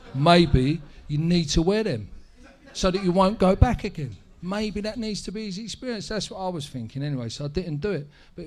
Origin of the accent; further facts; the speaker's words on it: Islington, London, United Kingdom; when I was growing up, I grew up in Islington.